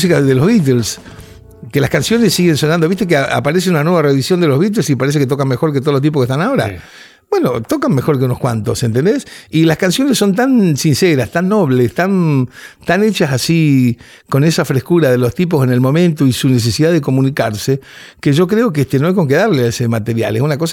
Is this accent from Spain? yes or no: no; Rosario, Santa Fe, Argentina; Yo soy hijo único, mis viejos eran músicos los dos, y somos de Rosario.